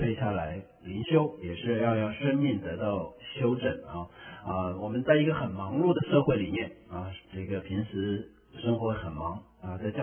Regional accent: China; 我们中国人很喜欢看连续剧啊，

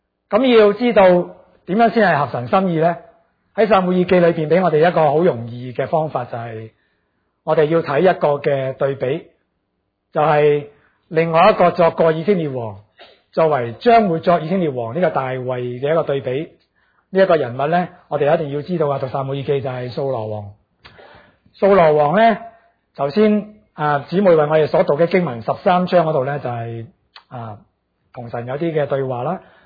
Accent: Guangdong, China; 或者我哋广东人讲点样先可以啱佢心水呢？

